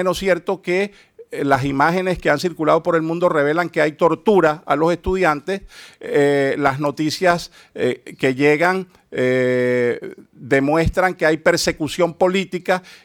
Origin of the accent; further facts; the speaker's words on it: Táchira, Venezuela; Yo he dicho que en mi tierra, en el estado Táchira